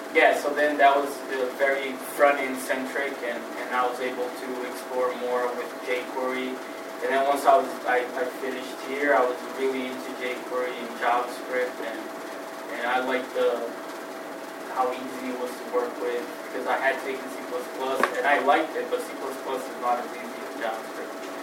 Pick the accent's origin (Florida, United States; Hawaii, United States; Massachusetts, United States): Massachusetts, United States; Fall River; But I grew up here in Fall River